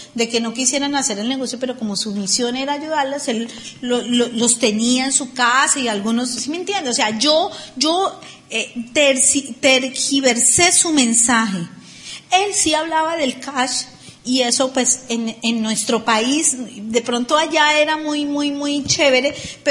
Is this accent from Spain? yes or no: no; Colombia; mira, yo soy de Colombia